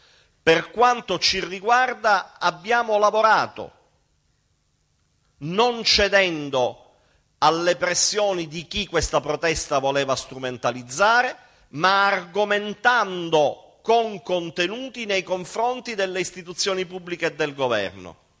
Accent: Sicily, Italy; Oggi noi come siciliani abbiamo una responsabilità in più

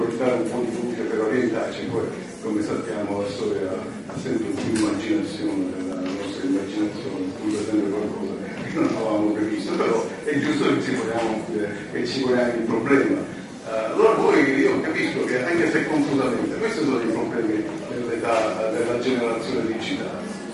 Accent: Sicily, Italy; Pensate a quello che succede noi che siamo siciliani

